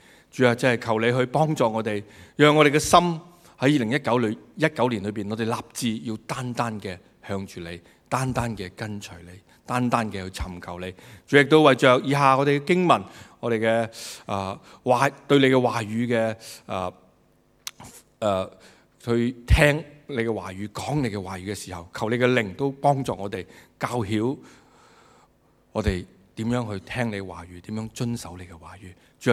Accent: Hong Kong; 住方面我们都香港人都是很多这个情况

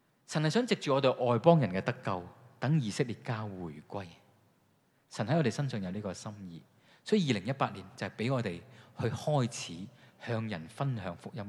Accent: China; 我哋中國人有句説話話咩咧

